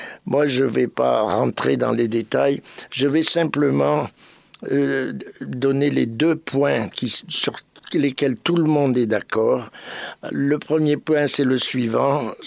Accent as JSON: {"language": "French", "country": "France", "said": "Moi, en tant que Français"}